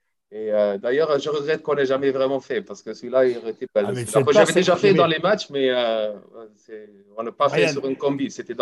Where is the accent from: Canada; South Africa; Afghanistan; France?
South Africa; Ce n'est pas parce que je ne suis pas sud-africaine, j'y serai toujours et j'ai toujours mon accent, hein, ça n'a pas changé.